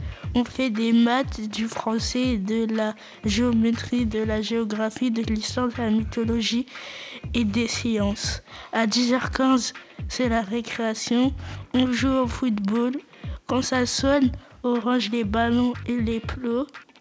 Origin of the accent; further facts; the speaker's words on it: Comoros; je suis comorien, j'ai 11 ans.